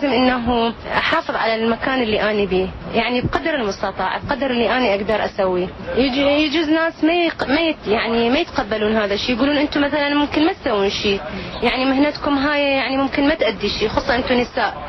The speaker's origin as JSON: {"language": "Arabic", "country": "Iraq", "said": "احنا كعراقيين فتشي صعب"}